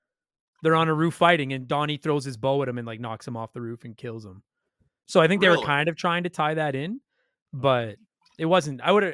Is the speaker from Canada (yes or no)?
yes; Canada; I'm Canadian.